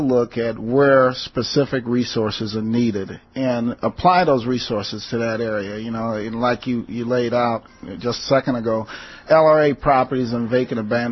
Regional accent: St. Louis, Missouri, United States; He did not know that I was from St. Louis.

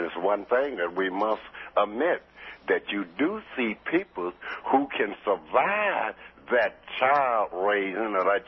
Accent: Mississippi, United States; like I was raised up in Mississippi when there was a colored and a white water fountain. When I was raised up in Mississippi, me and a white kid was raised up together.

